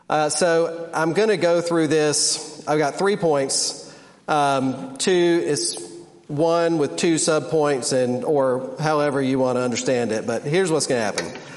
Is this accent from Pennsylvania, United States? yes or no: no; Georgia, United States; Even though I grew up in South Georgia, it's just never, you know, the heat's never been my thing.